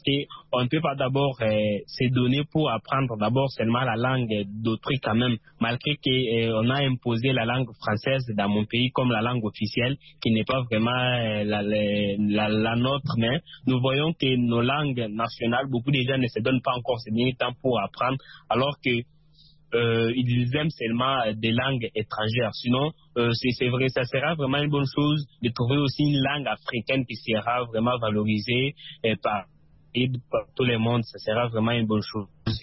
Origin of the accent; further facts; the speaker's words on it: DR Congo; first language Luba-Kasai; French is a second language; Il y a le Lingala et le Chiluba, qui est ma langue maternelle, plus aussi les français.